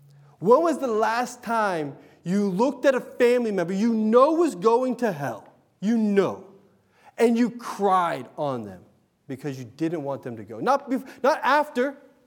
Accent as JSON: {"language": "English", "country": "United States", "said": "Because I'm an American kid. I was raised up on Jaws."}